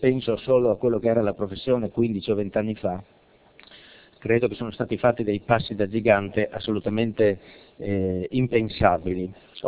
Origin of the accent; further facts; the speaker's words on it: Udine, Friuli-Venezia Giulia, Italy; Io sono di Udine, vivo abbastanza vicino ad Annalisa Silvestro